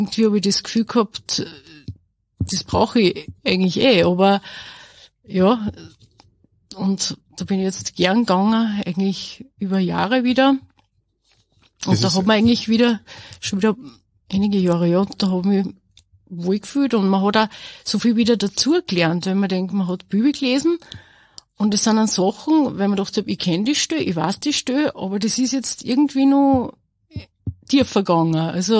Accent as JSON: {"language": "German", "town": "Asten", "region": "Upper Austria", "country": "Austria"}